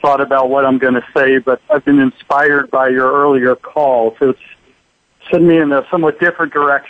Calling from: New York City, New York, United States; I'm calling from New York, New York.

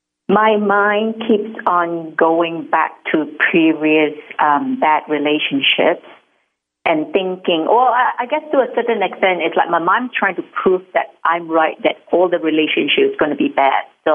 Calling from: Sydney, New South Wales, Australia; I am calling from Sydney, Australia today.

